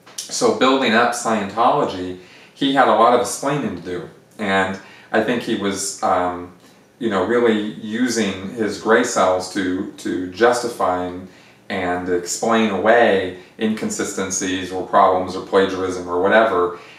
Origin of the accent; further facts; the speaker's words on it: Pasadena, California, United States; he had a mansion, a very large house, about 5 minutes from where I grew up in Pasadena.